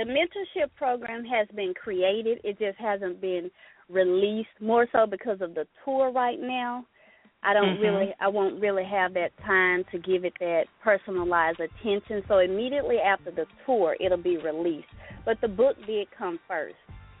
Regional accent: Ruston, Louisiana, United States; I'll be having a book launch reception in my hometown of Ruston, Louisiana

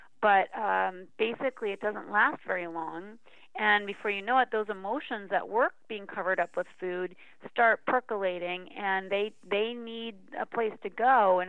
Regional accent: Northeast, United States

